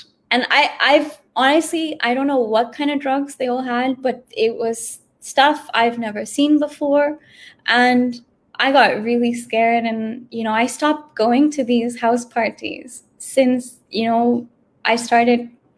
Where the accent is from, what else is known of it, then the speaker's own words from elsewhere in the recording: United States; I was just shocked because I grew up in America